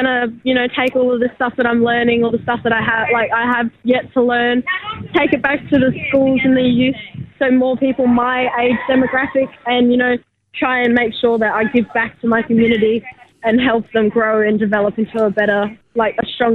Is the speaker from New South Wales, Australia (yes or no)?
no; Alice Springs, Northern Territory, Australia; I'm from Alice Springs, Central Australia, and I'm a Wampiri woman.